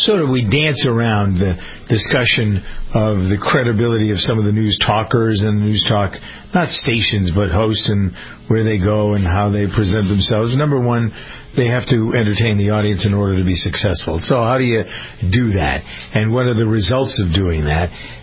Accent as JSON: {"language": "English", "town": "Framingham", "region": "Massachusetts", "country": "United States", "tie": "born or raised there", "said": "Schiff came to my hometown. He grew up in Framingham."}